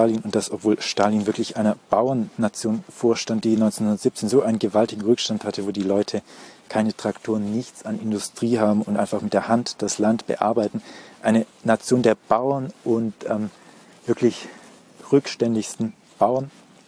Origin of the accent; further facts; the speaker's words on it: Germany; wenn man da als Deutscher herkommt, dann kommt man auch als Faschist dahin. Und ja, also von dem her, es ist so logisch, das zu affirmieren, wie ich sagte, alle Deutschen sind Nazis, wir haben sie sind Nazis.